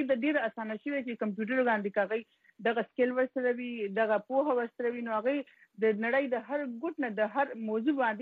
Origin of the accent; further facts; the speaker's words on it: Khost, Afghanistan; د خوست نه یم